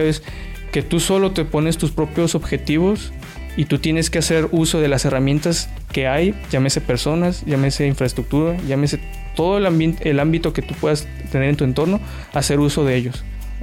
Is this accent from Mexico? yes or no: yes; Querétaro, Mexico; Yo vengo del estado de Querétaro, de la capital.